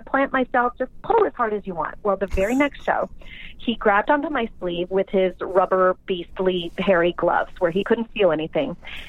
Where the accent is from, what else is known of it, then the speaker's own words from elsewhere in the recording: California, United States; I'm from Orange County, and Orange County has a strong tradition of doing the same kind of thing.